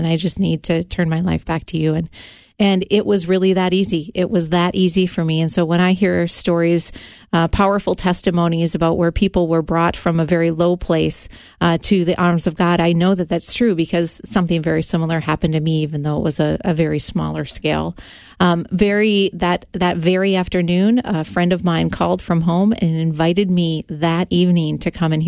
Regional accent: Anoka, Minnesota, United States; I grew up in a great Christian home. We were very active in our church in Anoka, Minnesota. We grew up here in the Midwest.

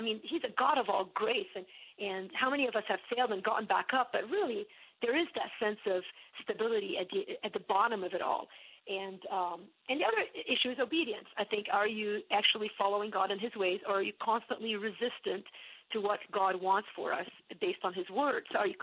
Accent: Lebanon; growing up in Lebanon gave me kind of a bird's-eye view of that, even back in the 70s and 80s.

